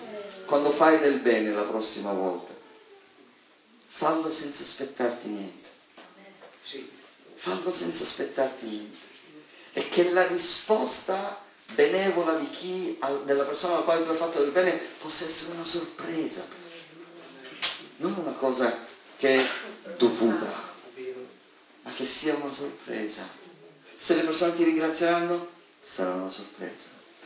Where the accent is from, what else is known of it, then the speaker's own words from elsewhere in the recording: Sicily, Italy; Io vengo dalla Sicilia, so di cosa parlo